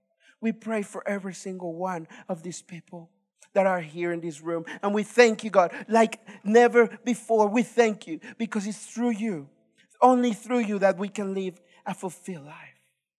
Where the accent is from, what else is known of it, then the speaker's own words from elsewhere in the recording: Mexico; I'm from Mexico.